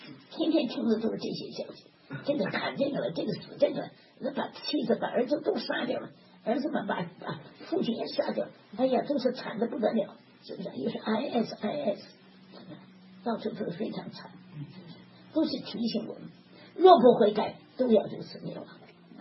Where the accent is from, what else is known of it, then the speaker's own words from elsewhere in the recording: Beijing, China; also born or lived in Tianjin; 我出生在天津，长在北京，天津北京我欠债。